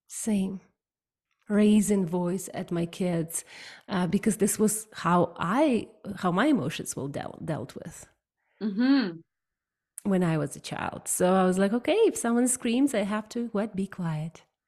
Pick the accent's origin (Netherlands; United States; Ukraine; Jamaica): Ukraine; I grew up in Ukraine.